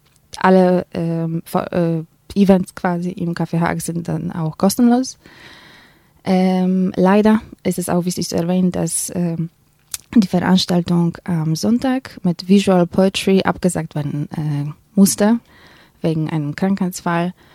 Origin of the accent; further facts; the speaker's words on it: Poland; German is a second language; hört vielleicht mein Akzent sowieso. Also ich komme aus Polen, nicht aus der Ukraine